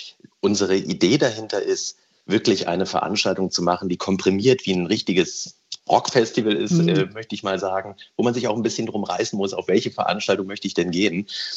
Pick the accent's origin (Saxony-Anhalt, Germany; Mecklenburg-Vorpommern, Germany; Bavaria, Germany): Saxony-Anhalt, Germany; Ich komme auch aus Sachsen-Anhalt, also aus dem Osten.